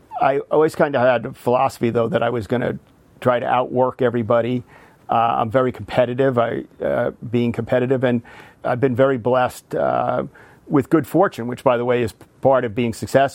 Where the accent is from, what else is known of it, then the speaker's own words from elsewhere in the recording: Bronxville, New York, United States; born there; also born or lived in Yonkers; I was born in Bronxville, but quickly, my brother, I'm the oldest of seven, my brother Bill, who's 15 months younger than I am, right before he was born, my parents moved to Yonkers.